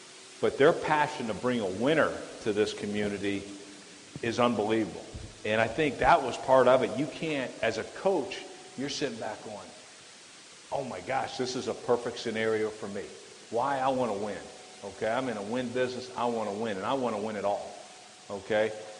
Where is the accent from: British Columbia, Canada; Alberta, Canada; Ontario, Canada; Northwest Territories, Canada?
Ontario, Canada; Toronto; yes, I grew up in Toronto, and I know the passion of this community.